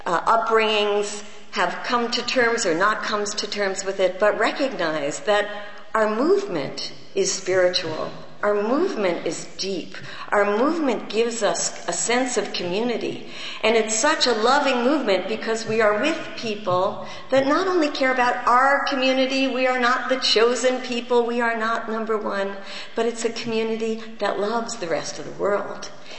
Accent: California, United States; And I feel like that often because I'm from the Bay Area.

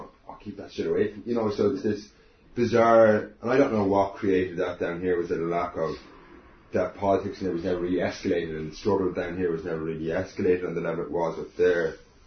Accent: Ireland; when I grew up in Ireland, I was born in 1981

